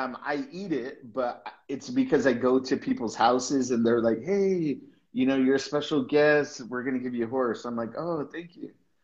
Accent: United States; I mean, I'm an American in a 98% Muslim country.

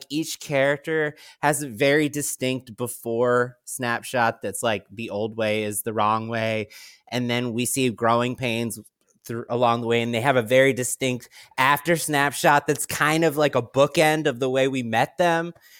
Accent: Baltimore, Maryland, United States; for those who are out there listening, we are from Baltimore, and every field around here is a piece of shit.

